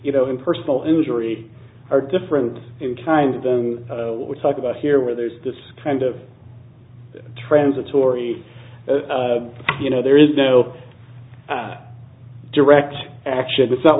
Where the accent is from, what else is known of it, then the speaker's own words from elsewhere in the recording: Denver, Colorado, United States; I am from Denver.